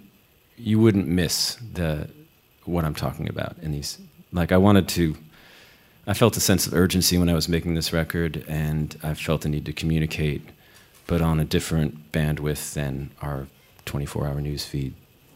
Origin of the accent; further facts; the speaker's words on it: Midwest, United States; I grew up in the Midwest, you know, Catholic.